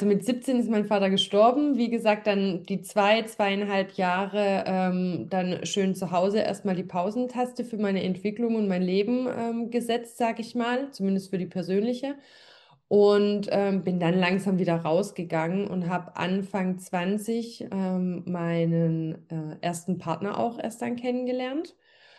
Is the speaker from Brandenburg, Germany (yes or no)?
no; Baden-Württemberg, Germany; Ich komme ja hier aus dem Schwabenländle, also Schaffen, schaffe Häuslebauer.